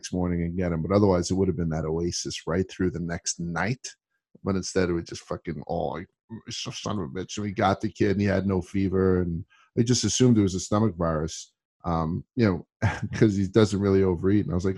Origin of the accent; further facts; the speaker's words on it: Brooklyn, New York, United States; So my parents had six kids in the house I grew up with in Brooklyn on December 26th into the 27th.